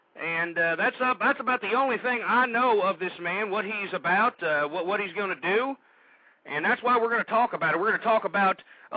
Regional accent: Texas, United States; Actually, I've done several shows on racism because I'm from Texas, folks.

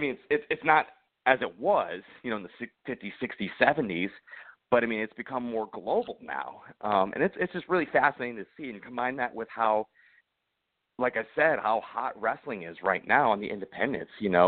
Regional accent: Toledo, Ohio, United States; I grew up in the Toledo area, so less than an hour north is the Detroit

